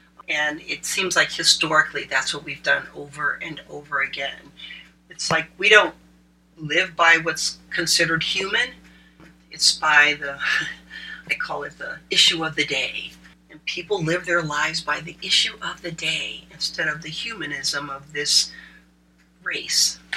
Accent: Oberlin, Ohio, United States; I'm from Oberlin, so I didn't feel it in the same way as I did in this college town.

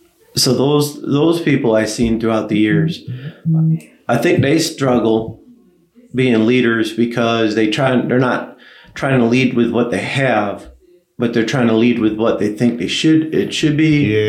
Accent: New York, United States; I said I was from New York. I'm from upstate New York. I've been to all the four major cities upstate New York, but I've never been to New York City. I'm country.

